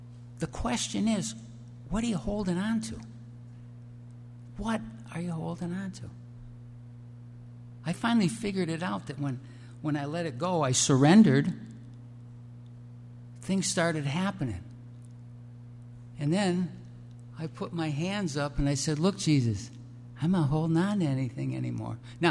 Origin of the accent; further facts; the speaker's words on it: Ireland; I'm Irish